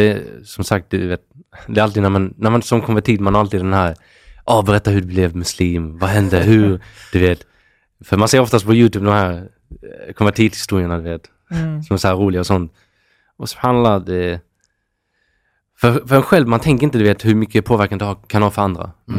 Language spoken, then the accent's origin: Swedish; Kristianstad, Skåne, Sweden; accent: Scanian; jag är från Kristianstad. Det är en liten stad i Skåne. 30 000 pers i den stan. En timme från Malmö på östkusten.